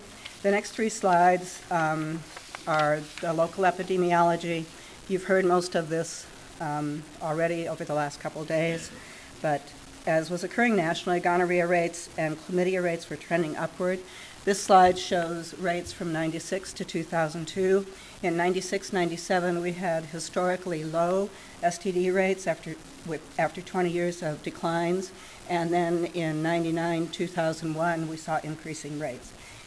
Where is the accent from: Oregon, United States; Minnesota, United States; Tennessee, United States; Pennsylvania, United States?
Oregon, United States; Portland; I'm from Portland, Oregon. Portland is one of the major cities in Multnomah County.